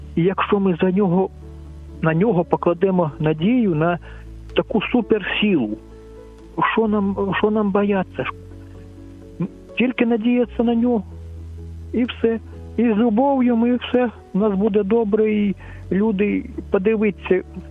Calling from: Kraków, Lesser Poland, Poland; Зараз телефоную я з Кракова.

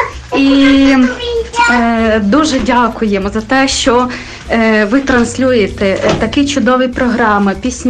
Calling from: Khmelnytskyi Oblast, Ukraine; я із Хмельниччини.

